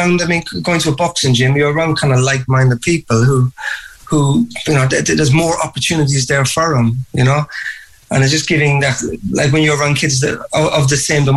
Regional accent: Cork, Munster, Ireland; Yes, when I said growing up, I always feel I was really in a lucky situation that I was obviously always into boxing from a very, very young age.

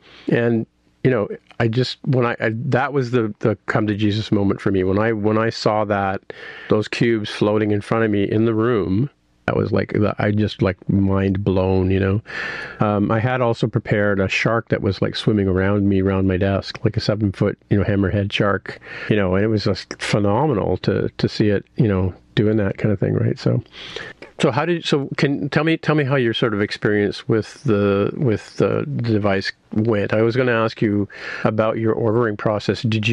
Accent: Canada; But so for me, though, my experience was, obviously being Canadian, I did look at buying one on day one

